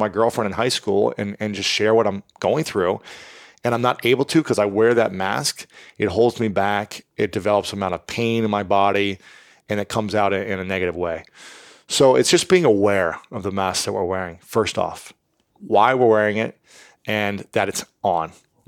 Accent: Midwest, United States; Whereas boys growing up in the Midwest, in general, I'm not saying everyone, and from my personal experience, I wasn't able to share my feelings.

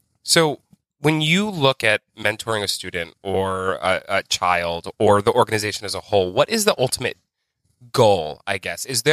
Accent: Connecticut, United States; it just gives me so much pride to know that I'm from Connecticut.

